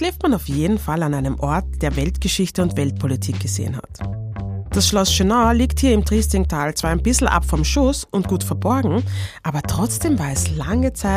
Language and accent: German; Vienna, Austria; born there; Autorin, Podcasterin, Influencerin. Geboren in Wien und eigentlich Großstadtmensch.